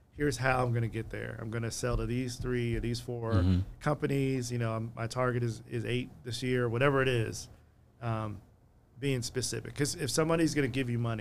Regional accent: Philadelphia, Pennsylvania, United States; The Bucks are, and I'm saying this, as a Philadelphian, right?

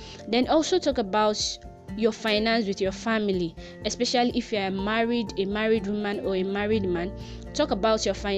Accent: Nigeria; because I'm a Nigerian, I'm an African

